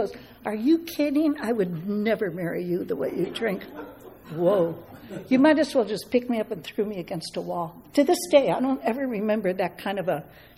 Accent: Chicago, Illinois, United States; born there; So anyway, I was born in Chicago, second of five kids.

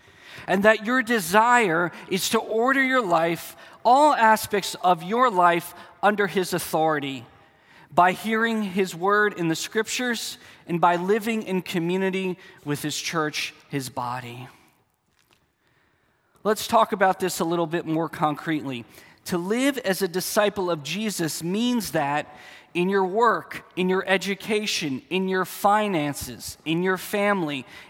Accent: New Jersey, United States; also born or lived in New York; I was born in New York and raised in New Jersey.

